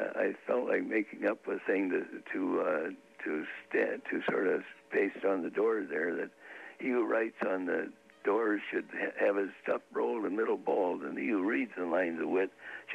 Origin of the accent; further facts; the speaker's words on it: Minneapolis, Minnesota, United States; I was raised right in the Chicago Lake area of good old Minneapolis.